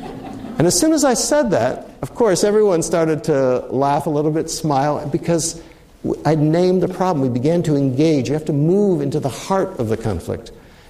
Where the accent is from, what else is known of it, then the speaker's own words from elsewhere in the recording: Switzerland; I grew up in Switzerland, spent many years growing up in Switzerland